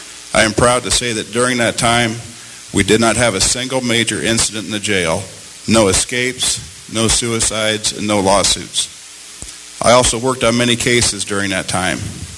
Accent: Coon Rapids, Iowa, United States; I was born and raised in Coon Rapids and graduated from high school there in 1985.

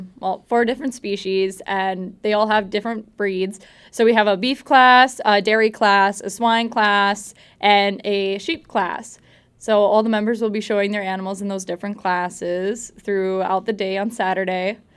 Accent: McHenry, North Dakota, United States; I'm from McHenry, North Dakota. I am a senior attending NDSU.

